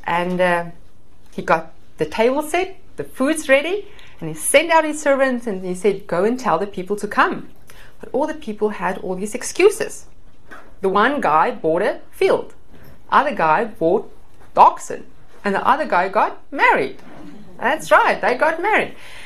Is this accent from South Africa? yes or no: yes; South Africa; moved away as an adult; for those of you that haven't met me before, and I'm from South Africa originally. Been in the country for a little bit more than 5 years